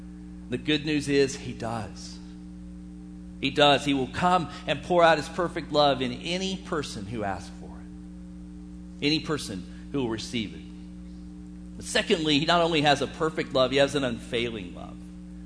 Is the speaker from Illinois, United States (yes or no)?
no; Bixby, Oklahoma, United States; I grew up in Bixby. There was another kid, and guess what his name was? Gary Davis.